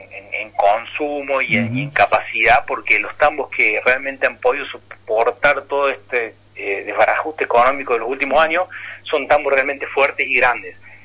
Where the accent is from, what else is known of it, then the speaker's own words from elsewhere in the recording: Villa María, Córdoba, Argentina; Yo soy de nací en Villa María.